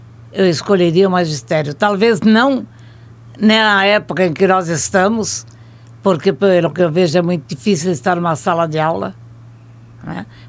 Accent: Itapiranga, Santa Catarina, Brazil; born there; Eu nasci em Itapiranga, Santa Catarina, em 1942. … já falecidos.

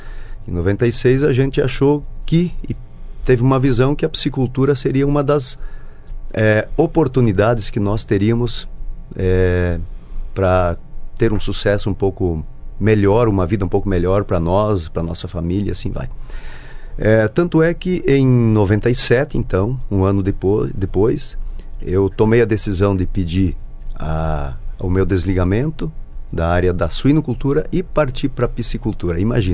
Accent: Novo Sarandi, Paraná, Brazil; born there; eu vim da agricultura, meus pais agricultores, nasci em Novo Sarandi, aí pertinho, né? E até os 15 anos eu trabalhei na agricultura

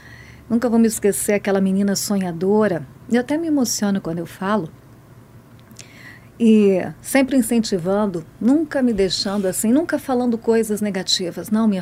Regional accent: Porto Mendes, Paraná, Brazil; Eu sou natural aqui de Marechal Cândido Rondon e cresci no distrito de Porto Mendes. Eu tenho muito orgulho. Eu tenho muito orgulho de ser assim, filha de agricultores.

